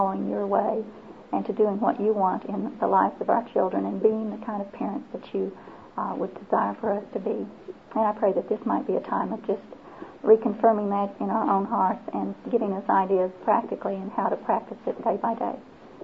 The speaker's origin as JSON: {"language": "English", "town": "Oklahoma City", "region": "Oklahoma", "country": "United States", "said": "I'm from Oklahoma City, and I have four children."}